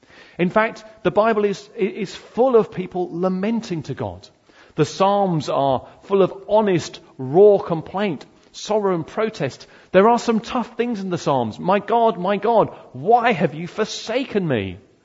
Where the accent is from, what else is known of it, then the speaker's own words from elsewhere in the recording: United Kingdom; as British people, we tend not to talk about it.